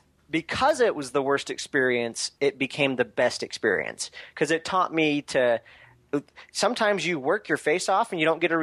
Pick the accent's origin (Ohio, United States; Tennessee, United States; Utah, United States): Utah, United States; I mean, I found out later that Russell was actually like my neighbor growing up in Utah. We lived close, but we ran in different circles.